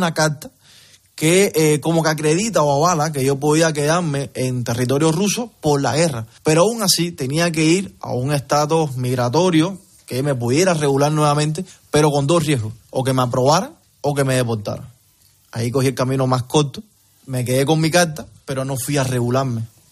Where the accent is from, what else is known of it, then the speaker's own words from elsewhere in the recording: Cuba; moved away as an adult; hace ya directamente un año y tres meses que salí de Cuba ya. Salí un 3 de agosto